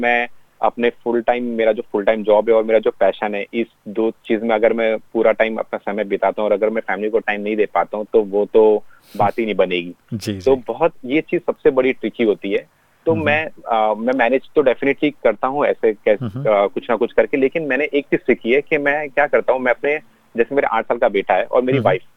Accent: India; now in Australia; मैं इंडिया से हूँ, मैंने अपना पूरा मोस्ट ऑफ द टाइम मैंने इंडिया में बिताया

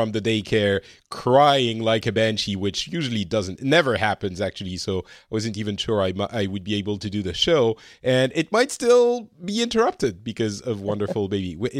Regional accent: France; also born or lived in Japan; now in Finland

